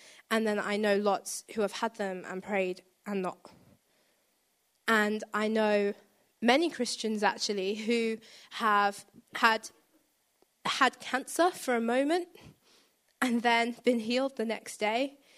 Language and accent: English; London, United Kingdom; in case you can't tell, I'm from London.